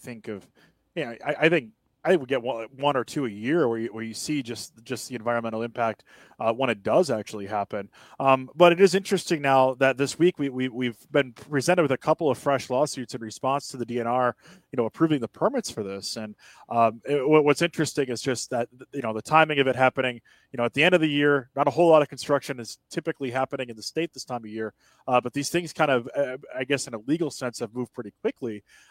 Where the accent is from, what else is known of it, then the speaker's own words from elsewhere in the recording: Wisconsin, United States; our reporter in the Northwoods in my hometown area of the state, northern Wisconsin